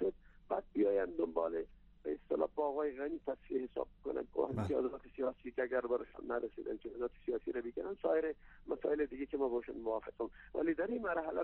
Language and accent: Persian; Afghanistan; به عنوان یک افغان مسلمان که در این وطن سالها بودیم با درد و رنج این وطن آشنا هستیم